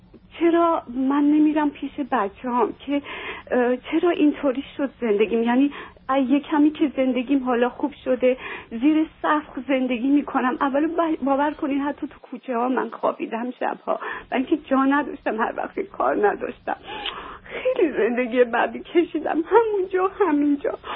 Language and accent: Persian; Iran; moved away; برای اینکه 31 سال از ایران بیرون اومدم و فارسی حرف نزدم.